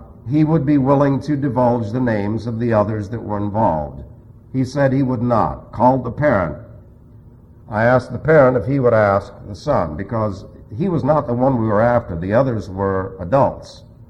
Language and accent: English; New York City, New York, United States; I was raised in New York City. That's tough.